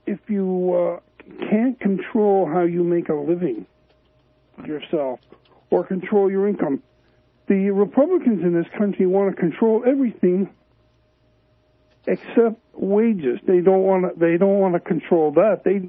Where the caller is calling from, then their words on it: Vermont, United States; I'm calling from Vermont.